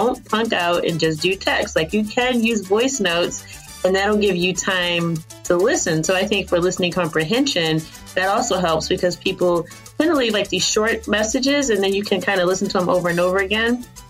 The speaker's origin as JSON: {"language": "English", "region": "East Coast", "country": "United States", "said": "I mean, everybody is from somewhere, and I'm from the East Coast of the U.S."}